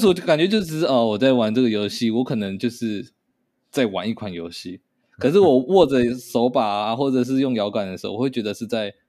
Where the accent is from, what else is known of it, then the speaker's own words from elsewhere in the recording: Hsinchu, Hsinchu County, Taiwan; also born or lived in Xinfeng; 新丰，以前在新丰。 在新竹啦，是在新竹。